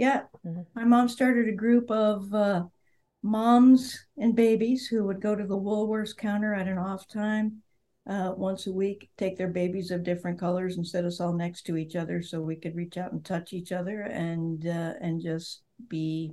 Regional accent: Detroit, Michigan, United States; I grew up in Detroit.

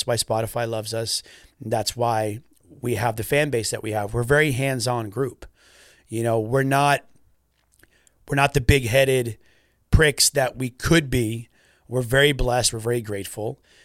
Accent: Florida, United States; Everyone thought we were from the UK. And it's like, no, we're from Florida, pretty far from the UK.

